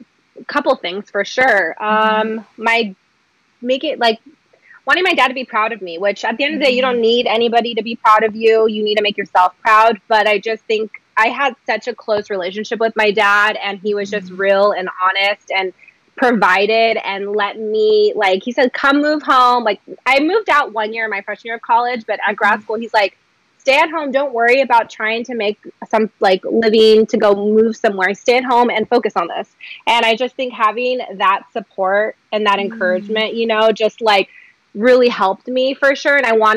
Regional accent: Whittier, California, United States; It's called Whittier College. I'm from Whittier. And I lived at home with my parents.

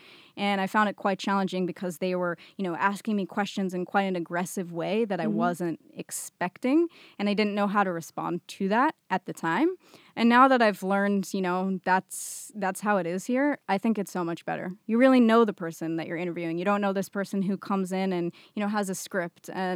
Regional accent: California, United States; I grew up in Silicon Valley.

